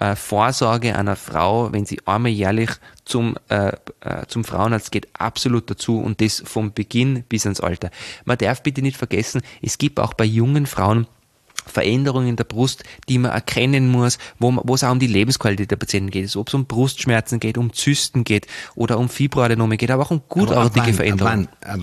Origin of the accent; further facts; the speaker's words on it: Tyrol, Austria; also da darf man als Tiroler wirklich stolz sein auf uns.